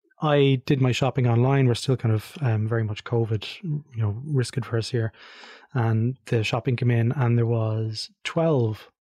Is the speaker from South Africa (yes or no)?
no; Ireland; Yeah, it is definitely like I felt that being Irish, of course, we speak English.